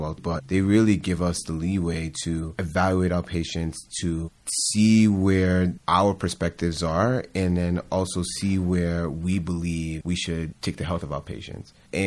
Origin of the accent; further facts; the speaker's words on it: Boston, Massachusetts, United States; now in Milwaukee, United States; Once again, I'm from Boston, so I am more of an East Coast type of person.